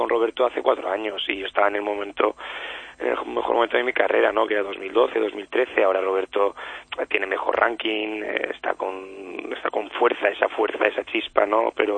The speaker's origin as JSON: {"language": "Spanish", "region": "Valencian Community", "country": "Spain", "said": "Los dos somos de la Comunidad Valenciana."}